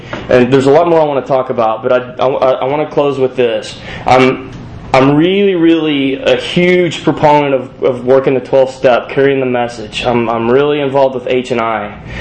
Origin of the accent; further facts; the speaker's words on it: Texas, United States; You know, because I grew up in Texas, you know, and, you know, I had a Jeep.